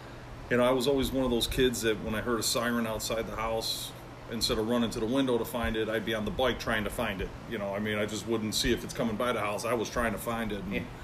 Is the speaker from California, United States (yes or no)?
no; Chicago, Illinois, United States; I was born and raised in Chicago. Atypical Irish, you know, family up in Chicago.